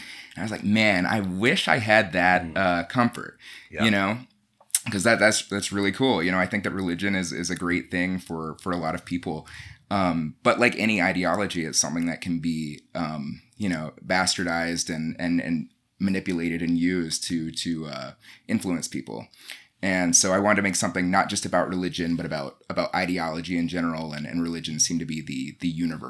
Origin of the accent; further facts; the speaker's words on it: Georgia, United States; I've always been sort of fascinated with religion because I grew up in Georgia.